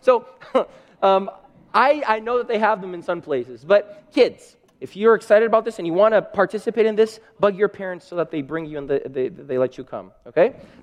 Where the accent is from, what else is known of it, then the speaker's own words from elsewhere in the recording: Brazil; I'm from Brazil.